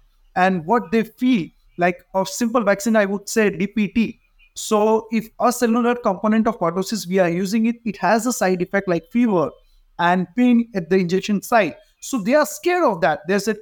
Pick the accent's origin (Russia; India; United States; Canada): India; first language Hindi; English is a second language; They don't understand my language because most of my videos are in my native language, that is Hindi. So because the reason of being record a video in my language that maximum people should understand my, in my country especially